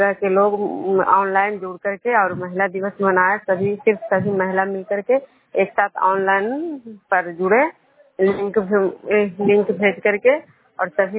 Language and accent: Hindi; Bishnupur, Bihar, India